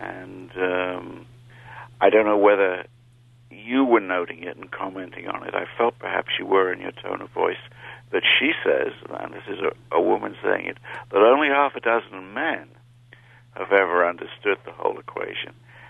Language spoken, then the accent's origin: English; United Kingdom; I was born and raised in Britain, and I think that for someone of my age